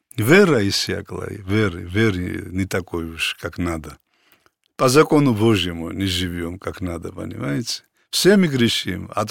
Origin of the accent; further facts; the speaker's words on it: Georgia; Russian is a second language; так грузины просто народ такой, да, талантливый